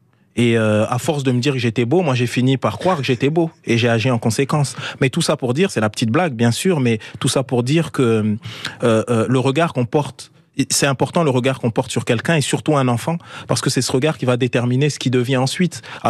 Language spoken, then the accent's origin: French; Republic of the Congo; also born or lived in Paris, France; je suis né donc à Paris, dans le 14e arrondissement, et puis on est retourné donc au Congo, le pays d'origine donc de mes parents.